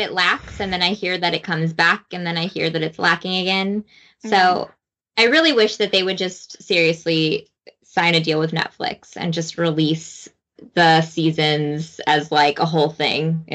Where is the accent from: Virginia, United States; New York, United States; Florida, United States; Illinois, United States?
Illinois, United States; Chicago; and I grew up in Chicago, so like I was super excited with like the kind of the connection of that character.